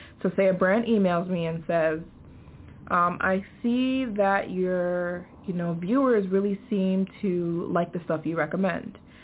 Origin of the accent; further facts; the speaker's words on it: United States; I'm American, so I make American ad. I have American ads on my channel. I'm an American channel. I'm an American girl.